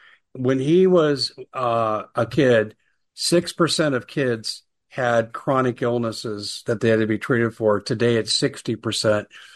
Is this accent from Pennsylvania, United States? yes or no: no; Aurora, Colorado, United States; I grew up in Aurora, Colorado, and it's been taken over by Venezuelan gangs